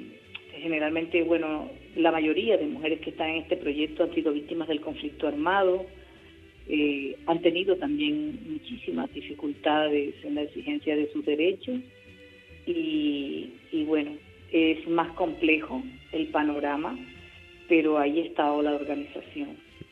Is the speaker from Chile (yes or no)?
no; Colombia; 4 de las compañeras que conformamos la organización, somos colombianas. Entonces, venimos de Colombia ya con un trabajo.